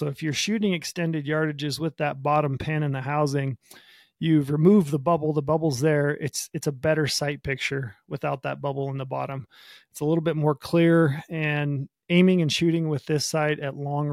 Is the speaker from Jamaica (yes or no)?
no; Utah, United States; including my home state of Utah